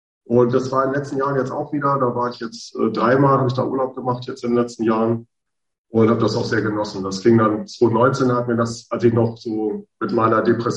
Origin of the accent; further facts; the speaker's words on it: Stade, Lower Saxony, Germany; born there; Ich bin auch gerne im Wald, aber ich bin so ein Küstenkind. Ich bin in Stade geboren, an der Elbe.